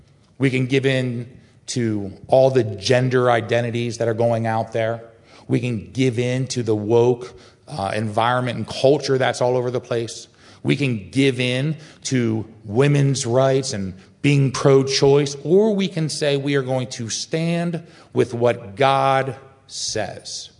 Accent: Lancaster, Pennsylvania, United States; I grew up in Lancaster, Pennsylvania. We had an outhouses with the Amish

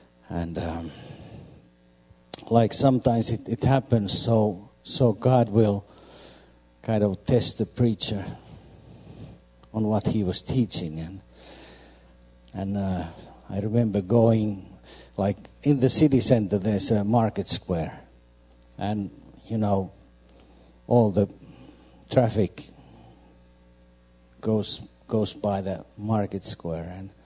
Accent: Pori, Satakunta, Finland; now in Turku, Finland; I'm now pastor in Turku here in the West Coast. I'm originally from Pori, which is like 2 hours north, and I still go there usually once a week

